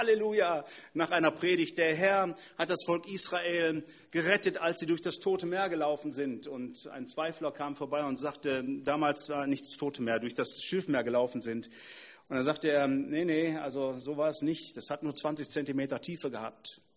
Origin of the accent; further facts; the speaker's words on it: Northern Germany, Germany; Wir können das als Norddeutsche nicht verstehen.